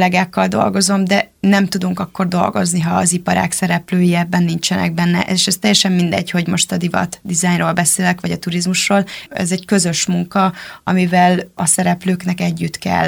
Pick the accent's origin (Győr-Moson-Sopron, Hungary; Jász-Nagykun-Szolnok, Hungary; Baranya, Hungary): Jász-Nagykun-Szolnok, Hungary; Szolnok; born or raised there; moved away as an adult; now in Budapest, Hungary